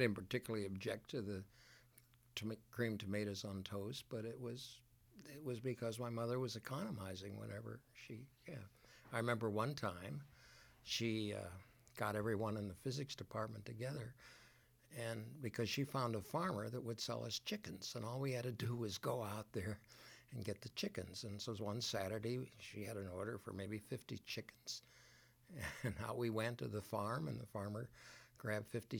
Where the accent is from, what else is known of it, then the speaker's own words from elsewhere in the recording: Chicago, Illinois, United States; Well, I was raised in South Chicago. The reason was that my mother was a stockroom clerk in the physics department at the University of Chicago.